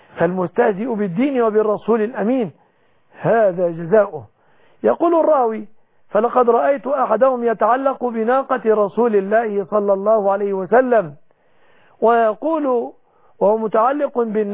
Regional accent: Egypt; بلادنا مصر

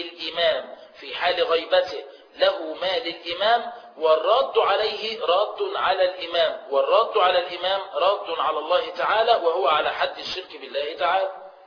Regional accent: Egypt; زي عندنا في مصر الدستور متفصل تفصيلا لحسني ولولاده

